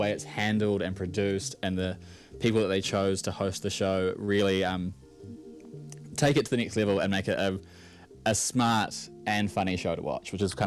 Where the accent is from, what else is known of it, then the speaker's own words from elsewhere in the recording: Auckland, New Zealand; I grew up in Auckland